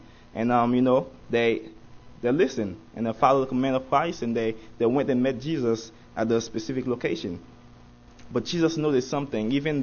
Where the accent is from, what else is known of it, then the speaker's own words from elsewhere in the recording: Haiti; English is a second language; now in United States; It's interesting that Pastor mentioned that I'm from Haiti.